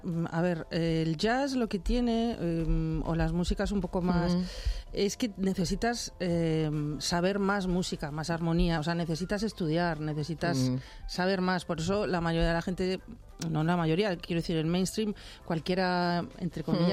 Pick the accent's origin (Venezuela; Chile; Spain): Spain; es que yo soy española y quiero cantar en español.